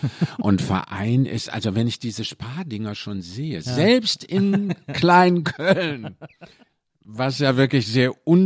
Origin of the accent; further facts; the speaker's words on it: Mülheim an der Ruhr, North Rhine-Westphalia, Germany; komme ja bin aus dem Ruhrpott, also aus Mülheim Ruhr